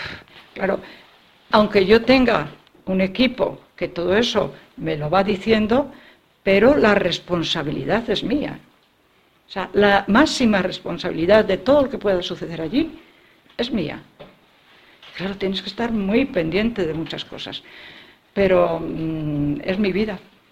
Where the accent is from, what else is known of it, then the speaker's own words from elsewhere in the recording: Salamanca, Castile and León, Spain; yo soy salmantina por los 4 costados.